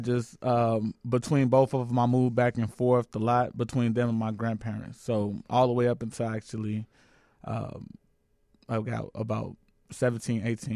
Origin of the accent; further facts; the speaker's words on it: Chicago, Illinois, United States; also born or lived in University Park; I'm from Chicago originally, but I started off young in University Park, Illinois.